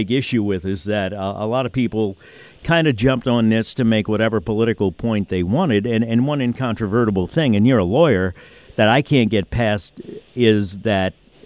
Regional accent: New Orleans, Louisiana, United States; west and east and all that stuff confuses me because I'm from New Orleans and I'm a West Banker.

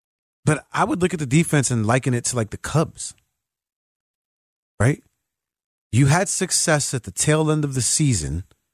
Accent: Chicago, Illinois, United States; working in sports radio, specifically here in Chicago, you know, as a Chicagoan

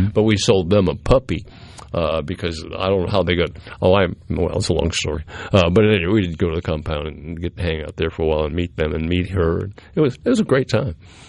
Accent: Cape Cod, Massachusetts, United States; I grew up in Cape Cod, and Cape Cod used to be a nice place to be as far as I'm concerned.

